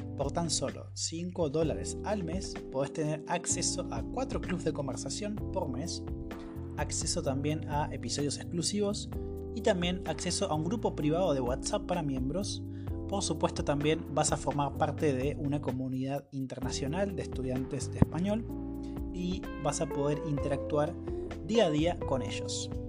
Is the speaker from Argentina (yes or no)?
yes; Patagonia, Argentina; en la zona donde estoy ahora, por supuesto, mi ciudad natal, en Patagonia.